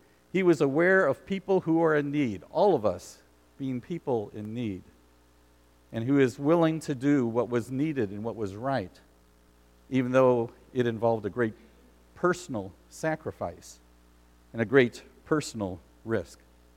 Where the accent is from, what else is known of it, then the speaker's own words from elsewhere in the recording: United States; to defend the freedoms and the beliefs that we have as American people. And it's not just our country